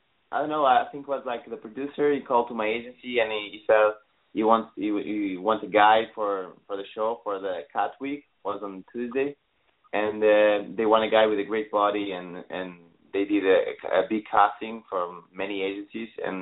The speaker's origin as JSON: {"language": "English", "country": "Portugal", "moved": "yes", "lives_now": "Los Angeles, United States", "said": "I came from Portugal, and it's very different."}